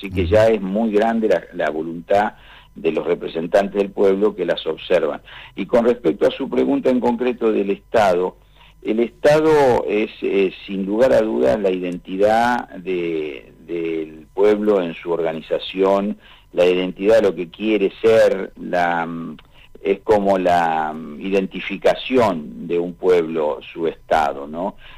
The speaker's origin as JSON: {"language": "Spanish", "region": "Buenos Aires", "country": "Argentina", "tie": "born or raised there", "said": "yo vengo de la Pampa Húmeda, yo me formé yo estudié en la ciudad de La Plata, me formé en esa zona."}